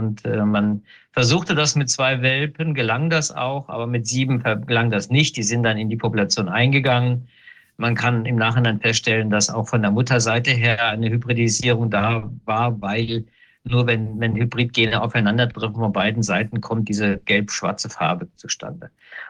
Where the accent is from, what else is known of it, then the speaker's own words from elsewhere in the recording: Hesse, Germany; Der Hintergrund, das ist meine Heimatregion im hessischen Hinterland, heißt das. Das ist die Region Marburg-Biedenkopf.